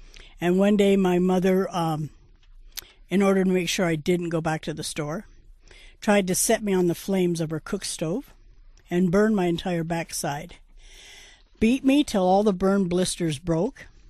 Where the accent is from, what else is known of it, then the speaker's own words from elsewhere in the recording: Plattsburgh, New York, United States; I grew up in Plattsburgh, New York, to a very wealthy family.